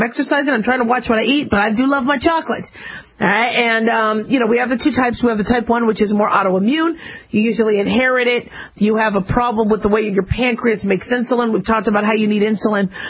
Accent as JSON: {"language": "English", "town": "Phoenix", "region": "Arizona", "country": "United States", "tie": "born or raised there", "said": "And, you know, mind you, I grew up in Phoenix. It was hot."}